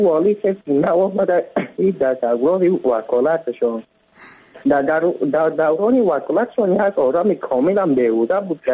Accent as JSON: {"language": "Persian", "town": "Faizabad", "region": "Badakhshan", "country": "Afghanistan", "said": "از شهر فیض‌آباد از بدخشان هستم جناب."}